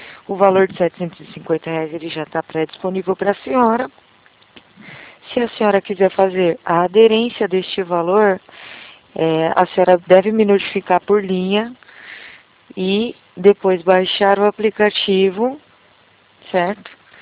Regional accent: São Paulo, Brazil; eu sou da região de São Paulo.

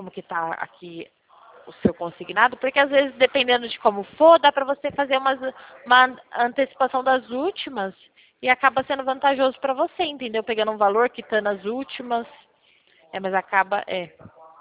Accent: São Paulo, Brazil; eu sou do estado de São Paulo, só que eu estou localizada

